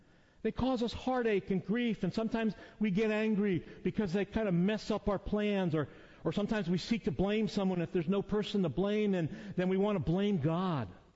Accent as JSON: {"language": "English", "region": "Connecticut", "country": "United States", "tie": "born or raised there", "said": "You know, when I think about growing up in Connecticut, a youngster in Connecticut in the 50s and 60s."}